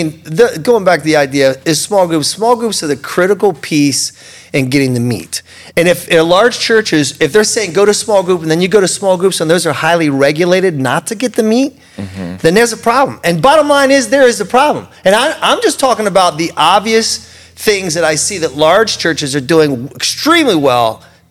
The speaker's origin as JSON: {"language": "English", "town": "Baltimore", "region": "Maryland", "country": "United States", "said": "I'm from Baltimore, headquarters of the NAACP."}